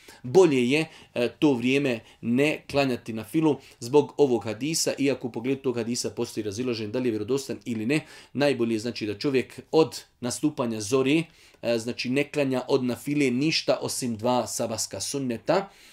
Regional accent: Bosnia & Herzegovina; Pogotovo kod nas u Bosni, pošto se po hanefijskom mezhebu farzi klanjaju znači malo kasnije

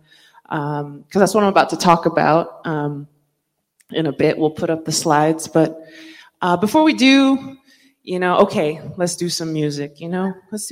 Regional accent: United States; I am from the Nanisht Ejit Khachitni clan of the Diné Nation. We are also incorrectly known as Navajo, which is not our real name.

